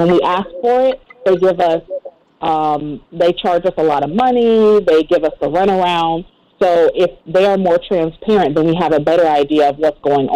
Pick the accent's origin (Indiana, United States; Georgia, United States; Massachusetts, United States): Georgia, United States; Well, I grew up in this area. I'm from Canada, Georgia. I grew up in Gwinnett County, and I was one of the very fortunate ones.